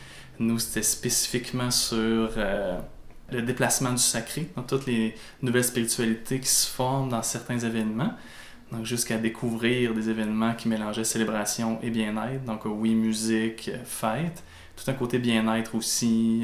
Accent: Saint-Marc-la-Tour, Quebec, Canada; Moi, je viens de Saint-Marc-la-Tour. Même pour les Nord-Côtiers, des fois Saint-Marc-la-Tour, on le connaît pas, juste à côté de Colombier. Entre Forestville et Colombier, c'est la pancarte de la FADOC. C'est ça que souvent les gens voient sur le bord de la route. Donc, un petit village.

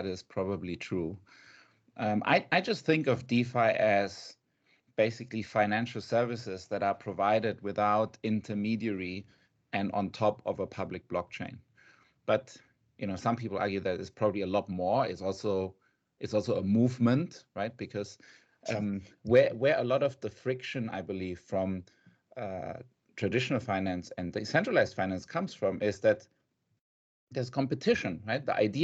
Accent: Germany; moved away as an adult; also born or lived in Hong Kong; now in Singapore; I'm half German, half Argentinian. I grew up in Germany with an Argentinian dad and a German mom. But I've lived in Asia since 2009.

